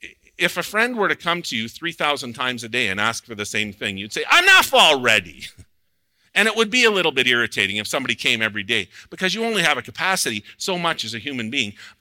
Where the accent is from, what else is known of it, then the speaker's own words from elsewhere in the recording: Ontario, Canada; here in Alberta we have some wild blueberries, but where I grew up in Northern Ontario, we have wild blueberries everywhere.